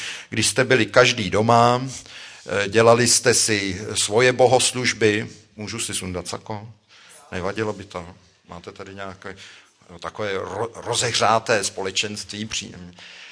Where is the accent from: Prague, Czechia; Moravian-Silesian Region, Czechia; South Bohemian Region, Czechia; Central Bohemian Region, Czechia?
Central Bohemian Region, Czechia; Buštěhrad; když jsem z Buštěhradu jezdil do školy